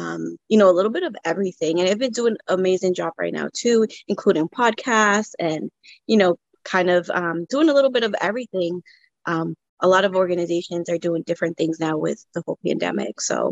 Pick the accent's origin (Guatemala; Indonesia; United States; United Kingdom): Guatemala; came from Guatemala.